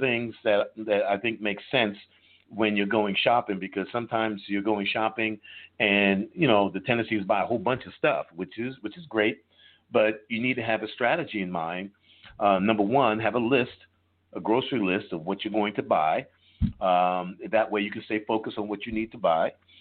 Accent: New York, United States; I'm a pizza snob because I'm from New York, and there's no better pizza than that comes from New York City.

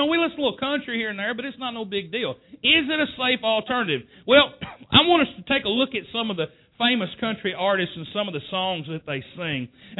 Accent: the South, United States; Oh, we're from the South.

